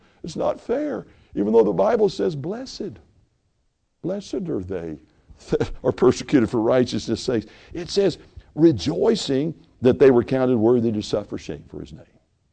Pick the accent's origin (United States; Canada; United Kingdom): United States; the South; I grew up in the South.